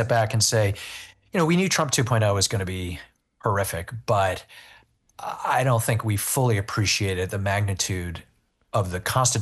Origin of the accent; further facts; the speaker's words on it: East Coast, United States; I grew up on the East Coast, first kid in my family, born in the United States to my Chinese immigrant parents